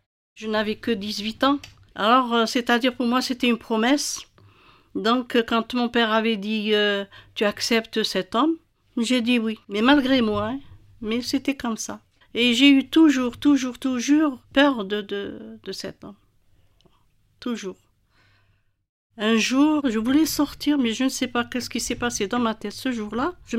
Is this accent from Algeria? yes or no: yes; Oran, Oran Province, Algeria; moved away as an adult; now in France; Je viens d'Algérie, d'Oran.